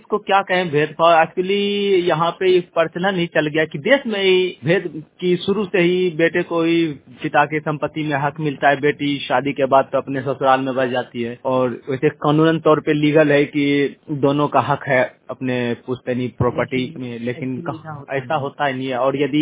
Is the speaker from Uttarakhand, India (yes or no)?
no; Kadhirampur, Bihar, India; और मैं मुंगेर जिला के कधीरामपुर गांव का निवासी हूं।